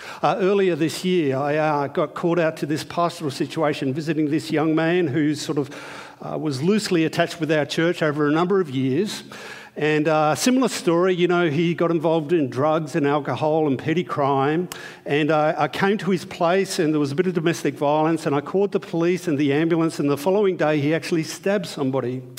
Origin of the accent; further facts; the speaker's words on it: Sydney, New South Wales, Australia; You see, I'm from Sydney, so good morning.